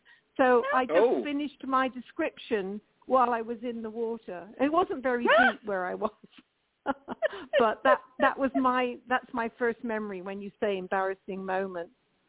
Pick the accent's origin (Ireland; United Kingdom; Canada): United Kingdom; Bristol, South West England; now in San Francisco, United States; I was born in Bristol in England, which has a lot of parallels to where I am now in San Francisco, because both have suspension bridges and both are ports.